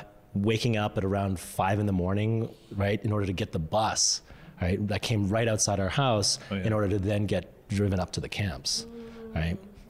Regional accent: Fort McMurray, Alberta, Canada; it was because I grew up in Fort McMurray.

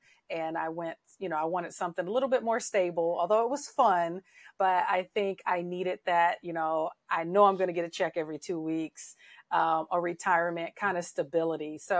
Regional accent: California, United States; born there; also born or lived in District of Columbia / Maryland / Georgia; now in Arizona, United States; So I was born in California in the Bay Area. I've lived in Northern and Southern California. I lived in DC and Maryland for a bit.

